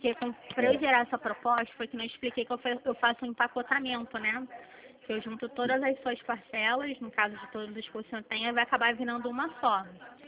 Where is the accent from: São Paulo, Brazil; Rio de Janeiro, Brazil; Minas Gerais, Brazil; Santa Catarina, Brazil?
Rio de Janeiro, Brazil; Eu sou de Jacarepaguá, mas o escritório é aqui no centro do Rio.